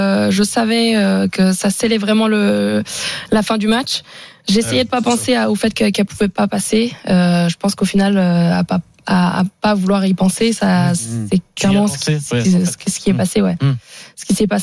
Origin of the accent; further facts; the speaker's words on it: Brittany, France; moi, quand je suis du Morbihan, c'est vrai qu'on est, on est plutôt galette complète que galette saucisse.